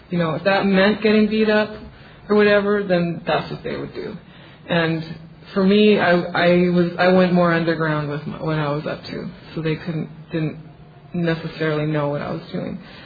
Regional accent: Albuquerque, New Mexico, United States; But anyway, I am from Albuquerque, New Mexico.

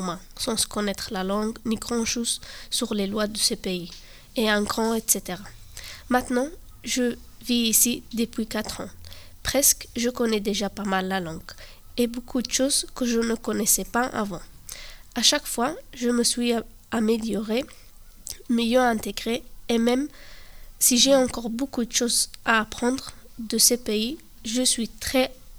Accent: Spain; French is a second language; moved away as an adult; also born or lived in Morocco; now in France; Je suis né au Maroc, mais je ne bosse que 3 ans là-bas. Donc, j'ai grandi, étudié et aussi travaillé un peu en Espagne. À 19 ans, je suis venu vivre en France. Aujourd'hui, j'ai 23 ans.

